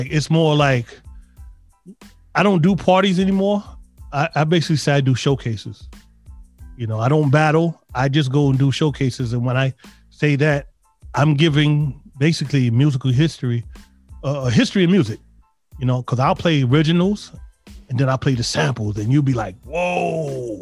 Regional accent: New York, United States; Like I said, I'm a New Yorker.

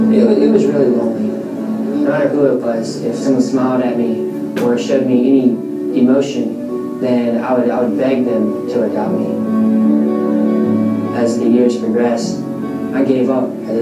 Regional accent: Daphne, Alabama, United States; I'm from Daphne, Alabama, and I'm a senior.

